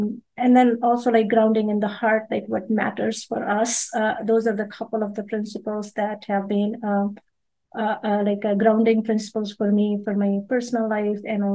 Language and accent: English; India; moved away as an adult; now in United States; Originally, I'm from India, and I came to United States about 22, 23 years ago.